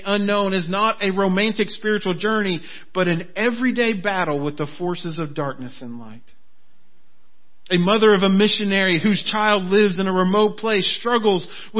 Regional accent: Florida, United States; Now, I grew up in Florida, and every time we went fishing, we would see alligators all over the place.

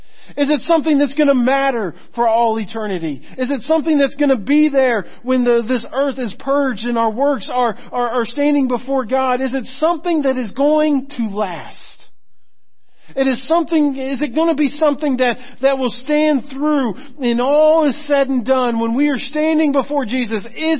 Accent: Florida, United States; I grew up in Florida and got a chance to do a lot of fishing with my dad.

